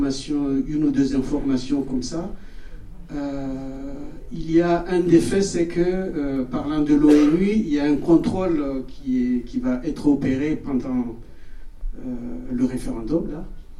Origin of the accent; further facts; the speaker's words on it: Comoros; En tant que Comorien, je n'aurai pas de leçons à donner ici, puisque je suis d'un pays où une partie de mon territoire est occupée jusqu'à maintenant.